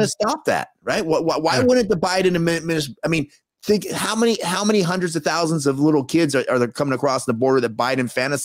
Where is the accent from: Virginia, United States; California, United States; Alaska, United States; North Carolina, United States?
California, United States; Los Angeles; I grew up in Northeast Los Angeles.